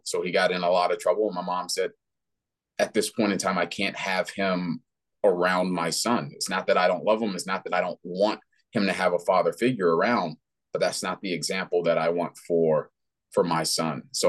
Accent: Washington, District of Columbia, United States; for a lot of people that grow up in the type of situations that we grew up in Washington, D.C.

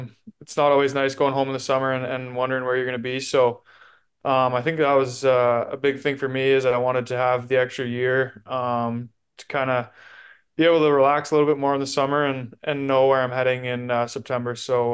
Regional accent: Ontario, Canada; I grew up obviously outside of Ottawa, so I was a huge Sens fan.

